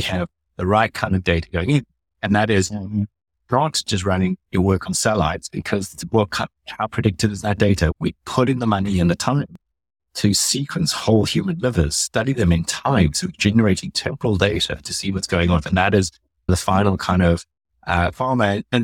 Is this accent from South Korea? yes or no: no; South Africa; I'm South African, I come from farming stock.